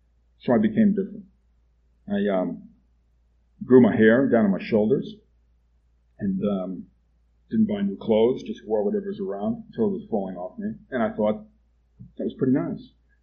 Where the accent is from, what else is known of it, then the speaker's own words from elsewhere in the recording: New York City, New York, United States; born there; I was born in New York, New York City, about 20 miles from the center of New York City. And I was raised in a Catholic family, you could call it, although they were non-practicing.